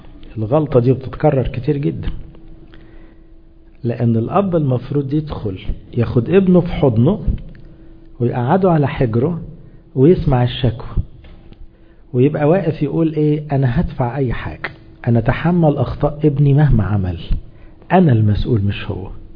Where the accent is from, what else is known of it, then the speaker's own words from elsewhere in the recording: Egypt; عندنا في مصر لما عيل في الحضانه او في ابتدائي يعمل عمله يستدعوا ابوه،